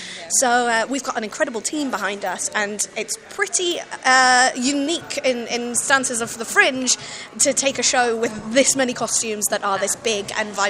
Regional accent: United Kingdom; now in New York, United States; and then I get to share my wisdom as to how we work as British practitioners.

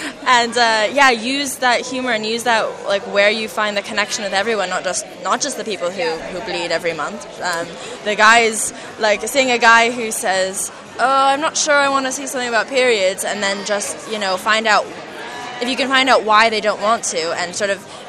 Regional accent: United States; now in London, United Kingdom; We all live in London, but I'm from the States.

